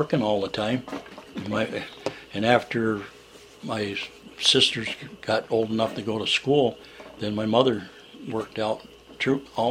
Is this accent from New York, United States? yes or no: yes; McGraw, New York, United States; I grew up in McGraw, Solon, and then I went to McGraw School. That's where I graduated.